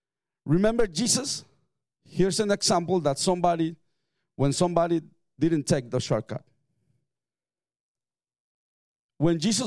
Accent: Mexico; it was the first time for me living that I was going to live in Mexico City. Even though I'm from Mexico, I never lived in Mexico City before.

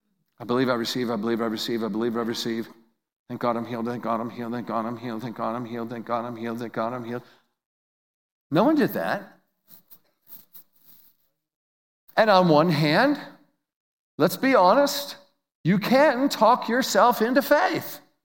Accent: Lewiston, New York, United States; I'm from upstate New York near Niagara Falls. Actually, we grew up on the Niagara River in Lewiston, New York, a little fun town that has a lot of history to it.

